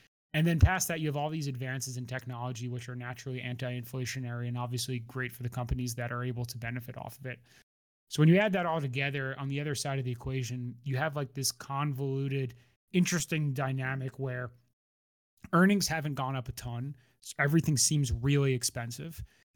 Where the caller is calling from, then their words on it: New York, United States; Yeah, New York. Got a finger on the pulse here in the heart of finance.